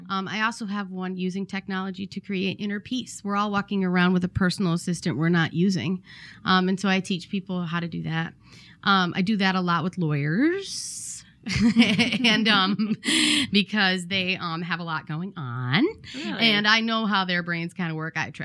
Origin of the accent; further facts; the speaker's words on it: United States; I am not from the South, as you may surmise. I am from the North. Mm-hmm. I am from Detroit or Chicago, depending on whether or not we're ordering pizza.